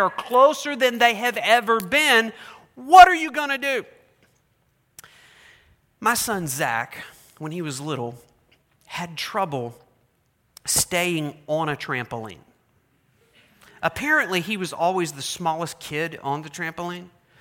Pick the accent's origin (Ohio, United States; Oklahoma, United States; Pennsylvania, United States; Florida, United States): Oklahoma, United States; Sorry, in case you didn't know, I'm from Oklahoma.